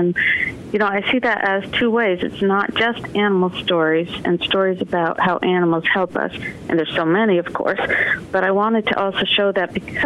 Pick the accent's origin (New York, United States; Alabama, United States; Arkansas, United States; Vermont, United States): Vermont, United States; even though I grew up in Vermont, but it wasn't a real country farm or anything.